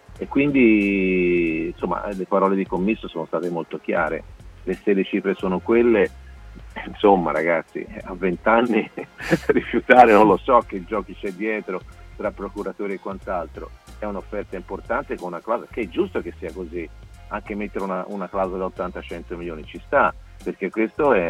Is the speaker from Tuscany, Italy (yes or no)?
yes; Florence, Tuscany, Italy; No, perché sono di Firenze.